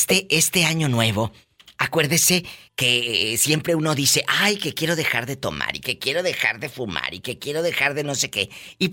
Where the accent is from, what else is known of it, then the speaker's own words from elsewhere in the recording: Tamaulipas, Mexico; Sí, pero yo soy de Tamaulipas, acuérdate.